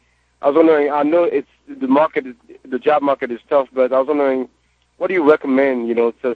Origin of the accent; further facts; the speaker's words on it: Haiti; and I'm also from Haiti